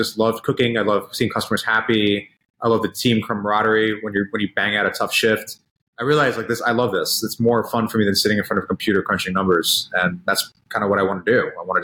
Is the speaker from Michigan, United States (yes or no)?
no; New York, United States; As a kid growing up in New York, I was able to go to some awesome restaurants